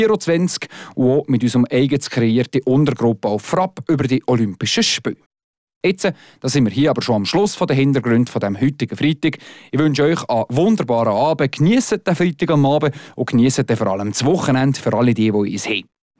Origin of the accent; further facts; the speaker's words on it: Switzerland; dürfen wir uns als Schweizer auch kleinere oder sogar grössere Hoffnungen auf Medaillen machen